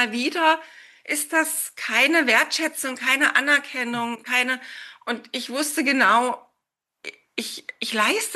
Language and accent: German; Dresden, Saxony, Germany; Für mich steht jetzt ein Umzug wieder an nach Dresden nächstes Jahr. Einfach da, wo mein wo mein Herz zu Hause ist, meine Familie ist, wo ich groß geworden bin.